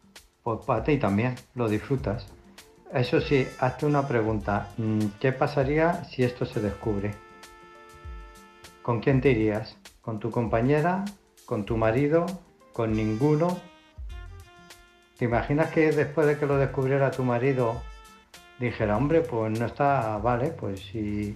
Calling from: Illescas, Castilla-La Mancha, Spain; de Illescas.

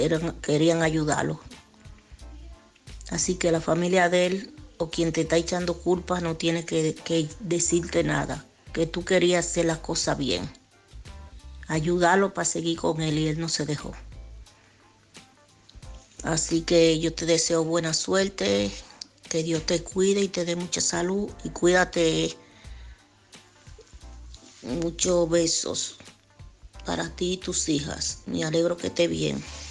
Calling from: Alcorcón, Community of Madrid, Spain; de Madrid y Alcorcón.

